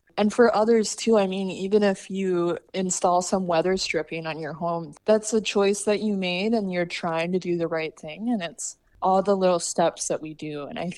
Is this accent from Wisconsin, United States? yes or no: yes; Wisconsin, United States; I'm from Wisconsin, which I love Wisconsin, but you guys have amazing parks and natural resources out here.